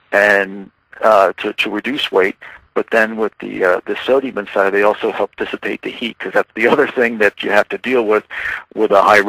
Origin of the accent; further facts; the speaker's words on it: United States; To me, it's kind of like the best of being American.